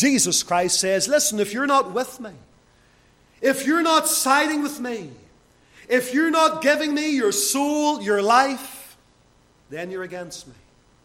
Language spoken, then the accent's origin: English; Lisburn, Northern Ireland, United Kingdom; As a young lad growing up in Lisburn